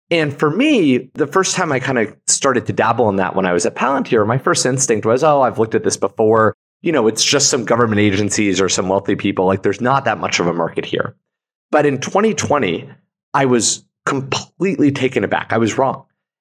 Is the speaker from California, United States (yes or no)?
yes; Los Angeles, California, United States; Well, I grew up here in Los Angeles. And I have to say, as a kid growing up here